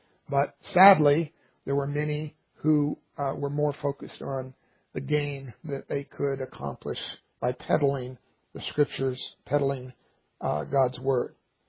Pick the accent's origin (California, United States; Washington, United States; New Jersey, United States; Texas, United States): Texas, United States; is the way we used to say it when I grew up in Texas.